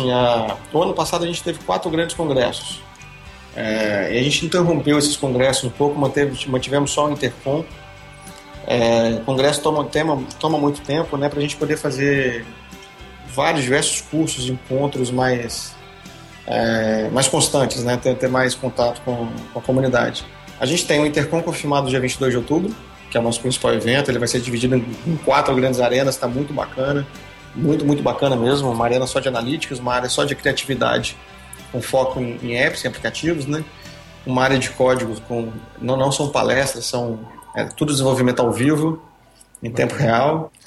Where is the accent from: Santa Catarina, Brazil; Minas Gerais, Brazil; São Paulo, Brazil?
Minas Gerais, Brazil; Eu sou mineiro, né? Eu gosto mais de ficar mineiro sofredor atleticano.